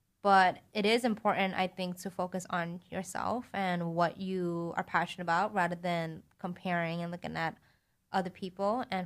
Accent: New York City, New York, United States; Yeah, but I'm a New Yorker too.

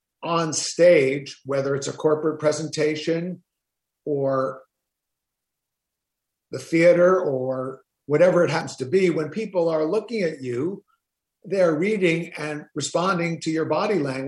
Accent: New Jersey, United States; we were discussing my growing up in New Jersey, and I had two younger brothers. My family's Jewish-Italian, so two very verbal traditions.

